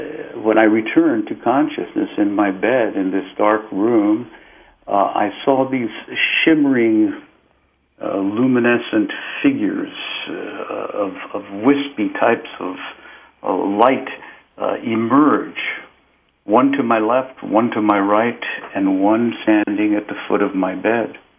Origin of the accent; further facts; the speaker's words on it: Peru; English is a second language; moved away as an adult; now in United States; For I was born in Peru and lived continuously there until I was 18 when I came to the United States